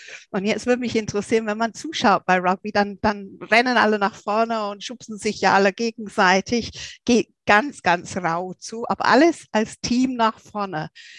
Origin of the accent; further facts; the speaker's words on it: England, United Kingdom; German is a second language; ich als Engländerin habe natürlich Yahoo geschrien